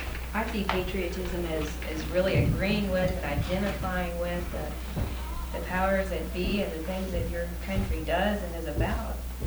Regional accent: United States; When I meet some of the people that tell them that I'm an American.

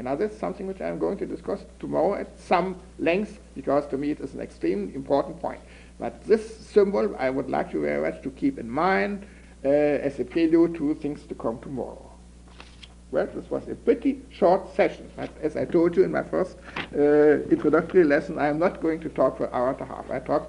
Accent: United States; I'm an American, I'm not doing it.

